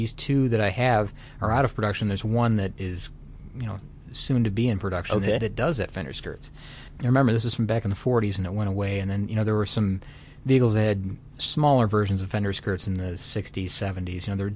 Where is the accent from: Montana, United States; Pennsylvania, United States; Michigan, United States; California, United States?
Michigan, United States; Detroit; I mean, I come from Detroit